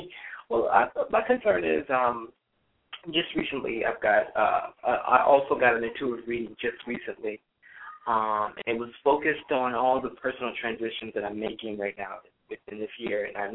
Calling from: Florida, United States; I'm calling from Florida.

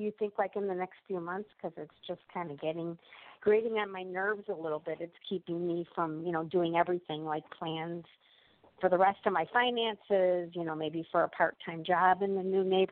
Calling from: Illinois, United States; Illinois.

